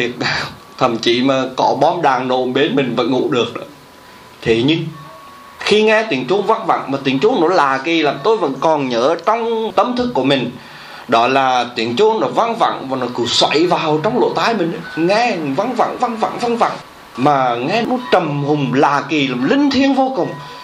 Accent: Long Thọ, Thừa Thiên Huế, Vietnam; cái canh gà ở bên chỗ cái vùng mà Long Thọ ở bên này, mà vùng Long Thọ là quê hương của chúng tôi.

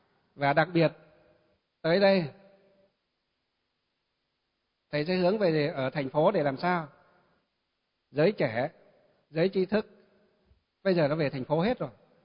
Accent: Hòa Bình, Vietnam; Mấy chục Phật tử ở trong tỉnh Hòa Bình là quê hương của tôi đó, đi ra khóc và nói như vậy.

